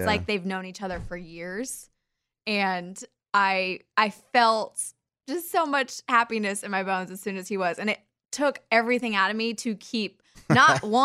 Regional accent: Kansas, United States; We're both from Kansas.

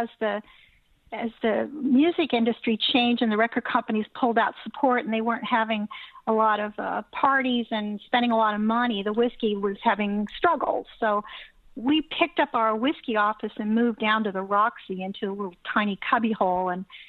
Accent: Venice Beach, California, United States; also born or lived in Culver City, United States; So I was born in Culver City, but raised in Venice Beach.

